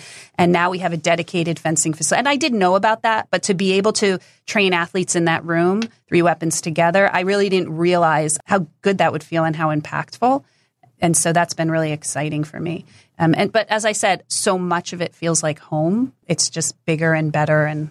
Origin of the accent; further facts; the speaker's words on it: New Jersey, United States; I grew up in New Jersey, and there's a lot of high school varsity fencing in New Jersey.